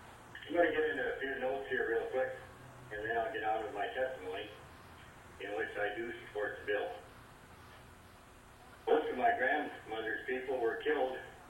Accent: Montana, United States; I came up here from the Assiniboine Sioux Indian Reservation, the Fort Peck Reservation in Montana.

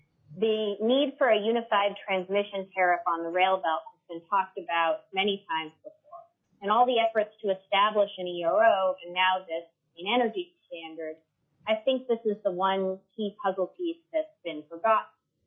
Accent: Seldovia, Alaska, United States; Hello, I'm … from Soldovia.

